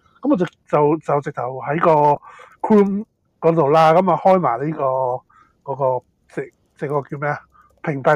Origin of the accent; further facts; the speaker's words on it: Hong Kong; 因為我哋香港人嘅身份用唔到咧